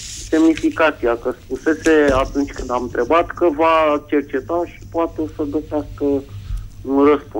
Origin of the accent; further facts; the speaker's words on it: Bucharest, Romania; din București